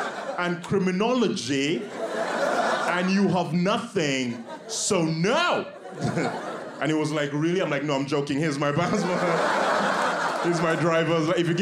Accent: Uganda; I grew up in East Africa. I have a healthy fear of any sort of authority, especially the police.

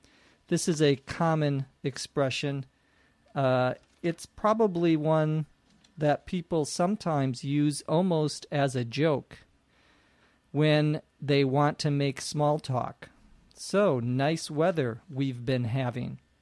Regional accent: Minnesota, United States; now in Arizona, United States; I'm originally from Minnesota in the northwest or north central part of the United States.

